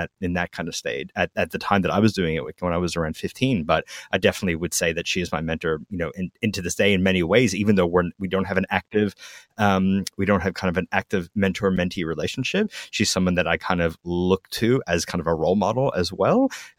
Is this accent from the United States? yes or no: no; Australia; accent: Australian; And you just got to taste my Australian accent.